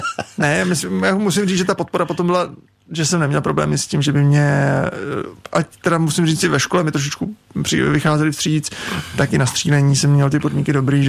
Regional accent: Prague, Czechia; ona je od Mělníka, já jsem čistě z Prahy

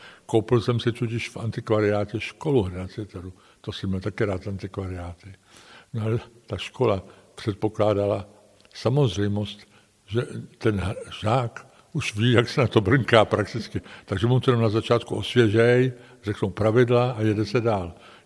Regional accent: Ostrava, Moravian-Silesian Region, Czechia; also born or lived in Prague; Já myslím, že Ostravák jsem. Sice jsem se narodil jinde v Praze, protože otec po studiích zůstal v Praze. Otec byl Ostravák samozřejmě.

